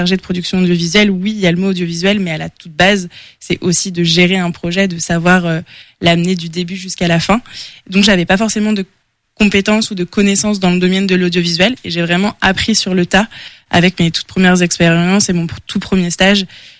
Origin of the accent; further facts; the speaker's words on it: Saint-Léger-des-Bois, Pays de la Loire, France; Oui, tout à fait, j'ai grandi à Angers, à Saint-Léger-des-Bois pour être très précise, donc je suis originaire d'Angers.